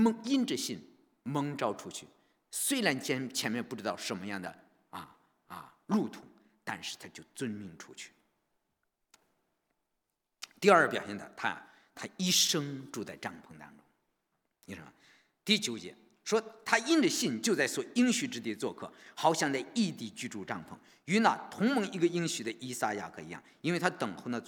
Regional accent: China; 他永远不像我们中国人，我们中国人都有一个安定的家

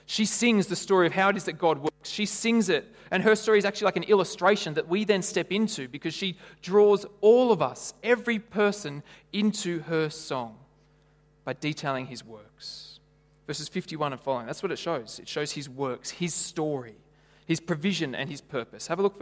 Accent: Lithgow, New South Wales, Australia; I grew up in Lithgow? I grew up in Lithgow, in case you didn't.

